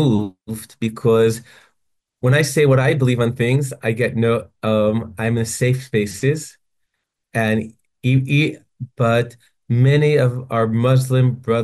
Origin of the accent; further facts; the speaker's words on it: Israel; the fact that we are both from Israel